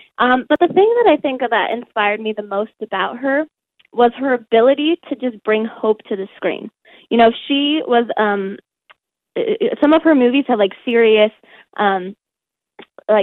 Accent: Garden City, Kansas, United States; And I'd say, you know, Garden City, Kansas, which is in southwest Kansas.

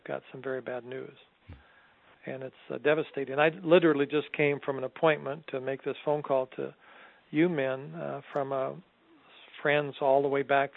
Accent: Portland, Oregon, United States; which is Portland's my hometown

